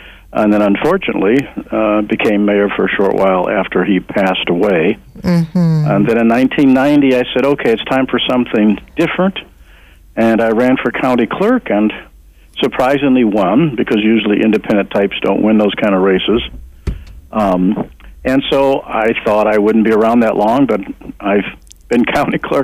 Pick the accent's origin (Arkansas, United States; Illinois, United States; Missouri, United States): Illinois, United States; I was born in Illinois, but mostly raised in the suburbs. So I didn't really know Chicago well